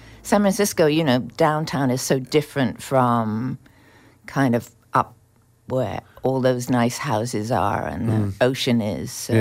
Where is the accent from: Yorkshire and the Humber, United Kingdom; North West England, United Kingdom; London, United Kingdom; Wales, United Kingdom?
London, United Kingdom; born there; moved away; I was born in London.